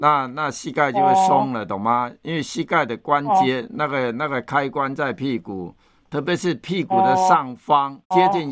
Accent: Fujian, China; 以前我们小时候我也是福建人，

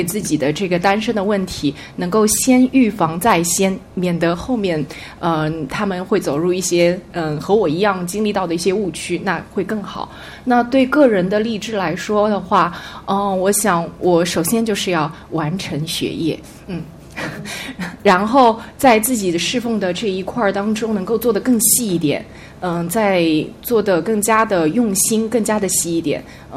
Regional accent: Shanghai, China; 大家好，我是上海的

